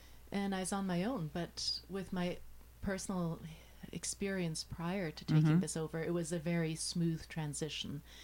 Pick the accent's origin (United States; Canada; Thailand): Canada; Toronto, Ontario; also born or lived in South Africa; I was born in South Africa. Mm-hmm. And I came to Toronto in 1974.